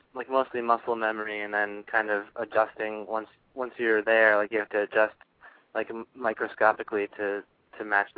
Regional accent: Medford, New Jersey, United States; now in Brooklyn, United States; The Trenton area, not exactly in Trenton. I'm from a town called Medford, which is a little bit south.

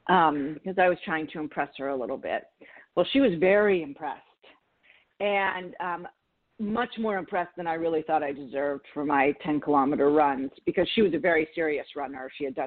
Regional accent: Canada; moved away as an adult; I had been practicing law in Toronto. I'm Canadian, so I had come from Canada to New York.

